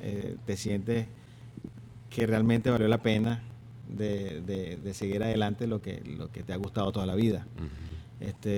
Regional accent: Caracas, Capital District, Venezuela; born there; moved away as an adult; Yo nací en Caracas.

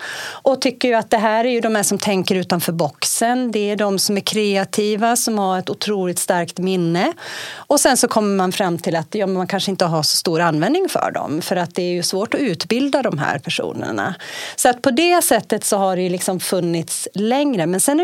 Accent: Sweden; Och som svenskar så känner vi liksom igen oss i en sån beskrivning.

